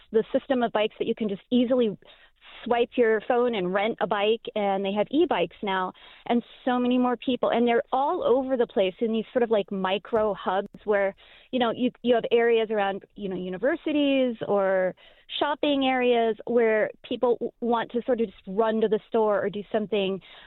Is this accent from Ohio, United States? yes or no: yes; Columbus, Ohio, United States; moved away as an adult; also born or lived in Boston; Well, so I was born and raised in Columbus and left after college. And now I live in Boston, and I'm now back in Columbus.